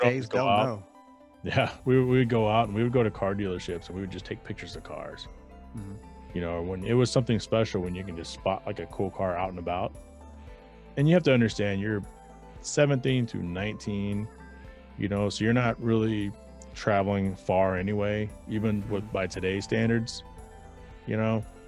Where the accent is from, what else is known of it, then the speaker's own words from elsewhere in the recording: Garland, Texas, United States; I grew up in Garland, Texas.